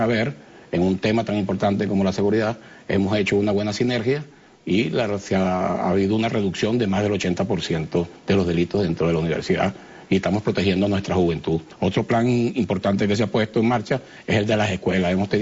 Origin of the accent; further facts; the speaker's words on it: Valencia, Carabobo, Venezuela; yo nací en el Estado de Carabobo, soy valenciano